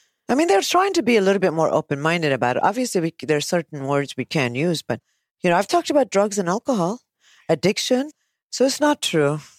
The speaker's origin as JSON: {"language": "English", "country": "United States", "said": "I'm American. So I was like, yeah, I'm having this type of coffee."}